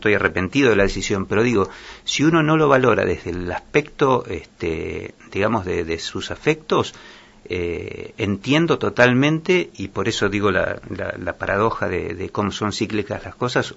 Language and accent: Spanish; General Madariaga, Buenos Aires Province, Argentina; había asumido responsabilidades en mi pueblo natal, en Madariaga